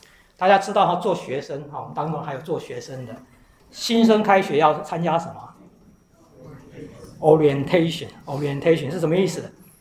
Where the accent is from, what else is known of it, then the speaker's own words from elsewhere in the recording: China; now in United States; 像我们以前我们中国人，在这边亚裔，现在叫亚裔了，以前就是叫东方人。